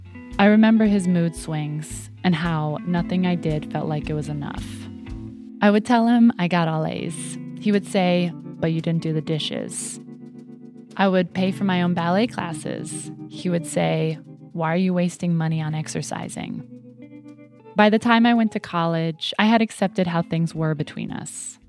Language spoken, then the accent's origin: English; Ohio, United States; I'm on my way back to my hometown in Ohio.